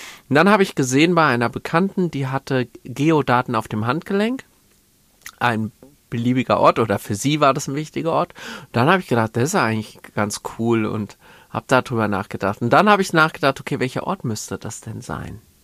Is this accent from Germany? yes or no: yes; Hesse, Germany